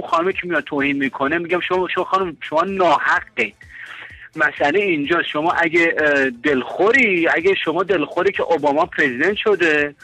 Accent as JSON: {"language": "Persian", "town": "Tehran", "region": "Tehran Province", "country": "Iran", "tie": "born or raised there", "said": "من خودم بچه تهران بودم، بزرگ شده تهرانم، از بچگی هم اونجا بودم."}